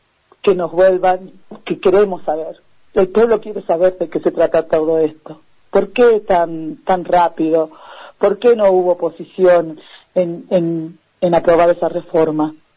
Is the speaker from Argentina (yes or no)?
yes; Jujuy, Argentina